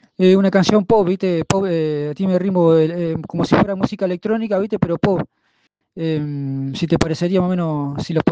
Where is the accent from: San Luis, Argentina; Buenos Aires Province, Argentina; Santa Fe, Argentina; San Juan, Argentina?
Buenos Aires Province, Argentina; San Nicolás de los Arroyos; Yo soy de San Nicolás de los Arroyos, cerquita de Rosario.